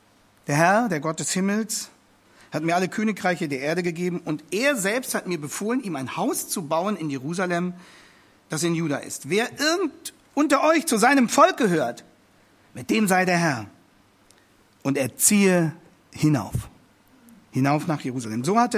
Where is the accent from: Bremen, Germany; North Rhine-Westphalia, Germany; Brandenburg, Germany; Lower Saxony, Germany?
Lower Saxony, Germany; Hannover; landen sie schließlich zunächst in Thüringen und dann im Raum Hannover. Dadurch wurde Hannover dann auch meine Heimat.